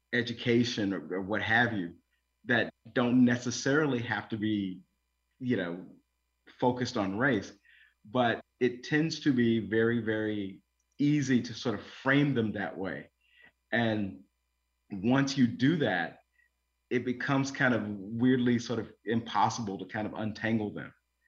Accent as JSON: {"language": "English", "region": "Arkansas", "country": "United States", "said": "So in my home state of Arkansas, there's lots of changes where people are trying to restrict how much absentee voting can occur."}